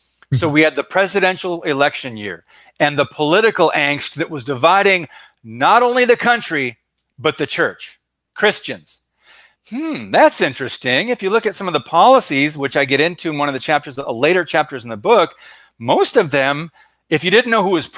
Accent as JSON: {"language": "English", "country": "United States", "tie": "born or raised there", "said": "this is just completely opposite of when at least I or my parents or grandparents were going through growing up in America."}